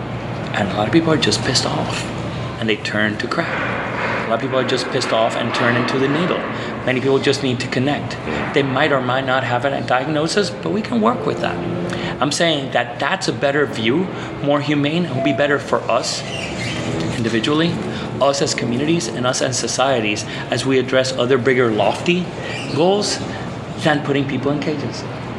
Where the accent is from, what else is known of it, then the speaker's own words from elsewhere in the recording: Puerto Rico; moved away; also born or lived in Florida, United States / Indiana, United States; Yeah, I'm born and raised in Puerto Rico. But I was lucky that I've been able to study in different places in the United States. I studied a couple places. I did Florida for a few years. I went to Indiana.